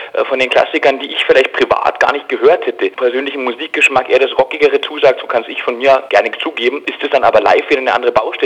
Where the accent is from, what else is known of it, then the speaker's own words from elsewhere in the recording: Bayreuth, Bavaria, Germany; born there; da ich gebürtiger Bayreuther bin